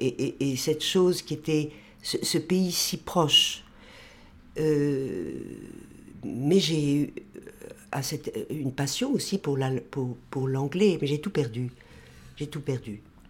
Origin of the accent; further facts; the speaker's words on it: France; J'étais française, ma langue maternelle était le français, mais l'autre langue, c'était celle que je choisissais.